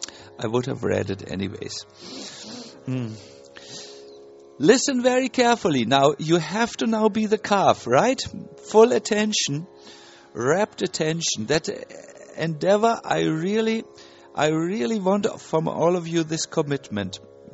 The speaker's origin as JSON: {"language": "English", "country": "Germany", "second_language": "English", "said": "I'm sorry, I'm from Germany, and we always need to understand everything like a mathematician."}